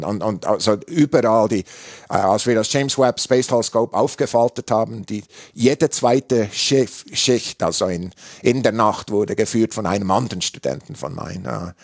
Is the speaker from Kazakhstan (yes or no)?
no; Switzerland; Also man hört bei meinem Akzent, ich habe einen Akzent in jeder Sprache, inklusive Deutsch, weil ich in der Schweiz aufgewachsen bin.